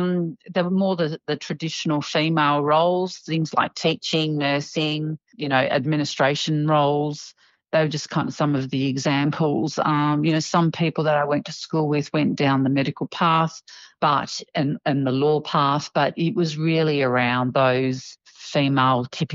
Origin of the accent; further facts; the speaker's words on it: Harvey, Western Australia, Australia; I was born in Harvey in May 1970. Memories for me growing up in Harvey, sport.